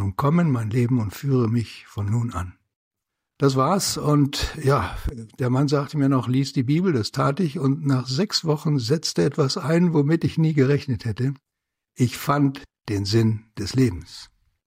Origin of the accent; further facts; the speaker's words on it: Namibia; ich bin in Namibia aufgewachsen und bin dort mit allerhand Naturphänomenen konfrontiert gewesen, wie zum Beispiel dem namibianischen Nachthimmel.